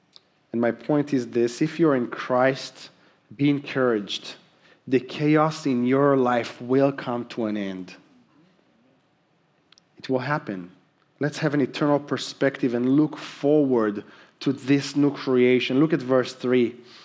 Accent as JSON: {"language": "English", "country": "Israel", "tie": "born or raised there", "said": "I remember growing up in Israel and being the only Christian in my school."}